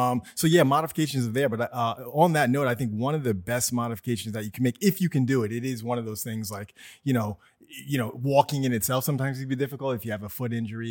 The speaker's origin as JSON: {"language": "English", "town": "New York City", "region": "New York", "country": "United States", "tie": "born or raised there", "said": "Yeah, I'm just a New Yorker. So, you know, Shopar and I are similar in that way. I'm a native New Yorker. I grew up on 178th Street."}